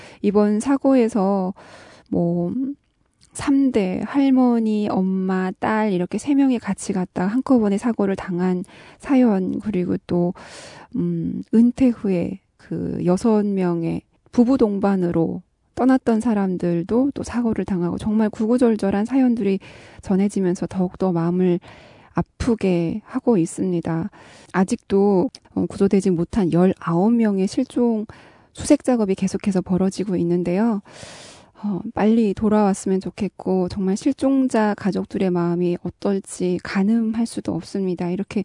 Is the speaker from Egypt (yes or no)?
no; North Korea; now in South Korea